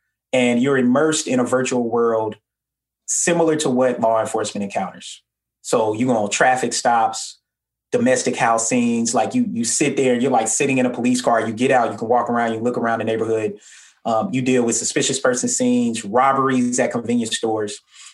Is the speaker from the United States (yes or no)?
yes; Atlanta, Georgia, United States; But despite all that, what stands out to me is growing up in Atlanta and not only being just nomadic. My mom and I think we moved 13 or 14 times on my 18th birthday.